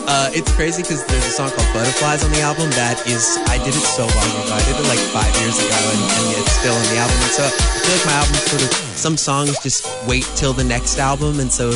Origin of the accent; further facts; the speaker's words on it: New York, United States; I'm from New York, she's from New York